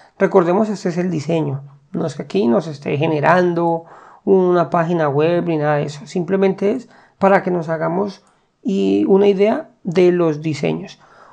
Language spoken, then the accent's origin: Spanish; Colombia; pues yo soy de Colombia